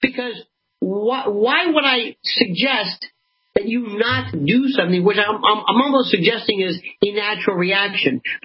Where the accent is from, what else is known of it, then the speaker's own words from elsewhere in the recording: Florida, United States; Well, I'm from Florida, and interestingly enough, to be a cracker is a distinction of honor. It means you're a native